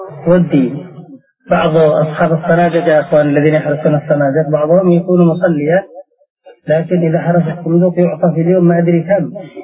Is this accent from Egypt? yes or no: no; Yemen; بل عندنا في اليمن في أيام الانتخابات ربما يتطارد بالرصاص